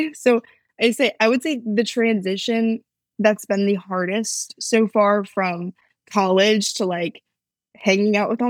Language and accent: English; Connecticut, United States; now in New York City, United States; I'm in New York City now. I moved from Connecticut. So not too far of like a shift, not too far of a change